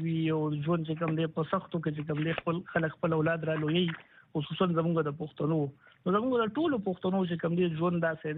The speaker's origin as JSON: {"language": "Pashto", "town": "Mardan", "region": "Khyber Pakhtunkhwa", "country": "Pakistan", "tie": "born or raised there", "said": "زه د مردان د یو ورکوټی کلی نوی رولیا سره تعلق لرم په 1901 نوی کې زما په دغه کلی کې سترګې غړېدلې دي مونږ بیسیکلی چې کوم دی د مردان د ګمبت کندر سیمې سره تعلق لرو"}